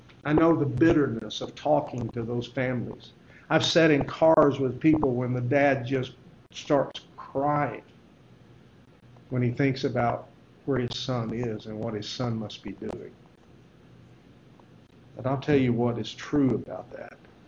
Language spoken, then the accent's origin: English; Texas, United States; I shared that with a friend of mine that we grew up in West Texas together.